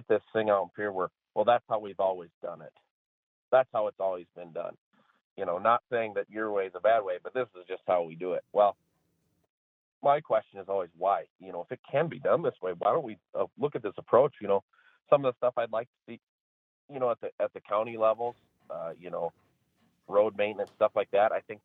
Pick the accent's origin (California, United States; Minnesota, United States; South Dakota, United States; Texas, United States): South Dakota, United States; we're from South Dakota, we know what's best for South Dakota, we're going to do it here kind of attitude